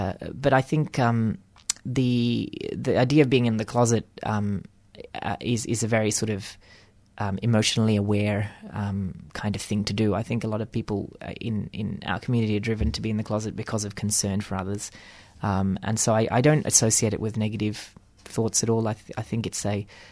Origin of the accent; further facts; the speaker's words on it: Australia; I think the experience of being Indian in Australia has been very interesting for me growi